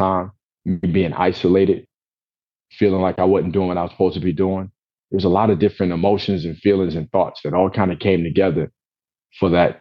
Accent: Portsmouth, Virginia, United States; now in Columbia, United States; So I'm from Virginia, from Portsmouth, born and raised. And we moved to Columbia, South Carolina in 2015.

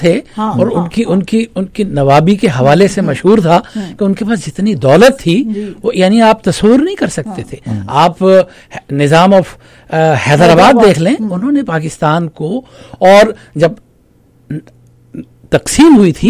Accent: Rawalpindi, Punjab, Pakistan; چونکہ میرا پنڈی سے تعلق ہے

